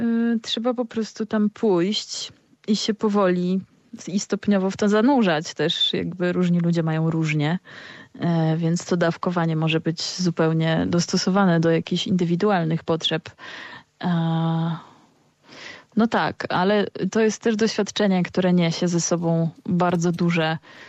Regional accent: Suwałki, Podlaskie Voivodeship, Poland; jestem z Suwałk, a Suwalszczyzna to kraina, gdzie lasów mamy dużo. No i gdzieś tam jest to dla mnie taka formacja krajobrazu dosyć mocno obecna w jakimś takim moim dorastaniu.

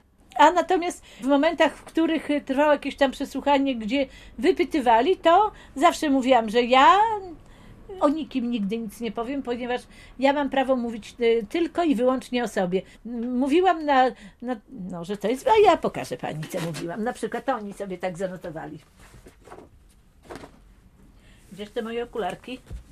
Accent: Białystok, Podlaskie Voivodeship, Poland; Ja jestem Białostoczanką, rodowitą Białostoczanką. Tutaj się urodziłam i tu jestem z tym miejscem bardzo związana i ja po prostu Białystok kocham.

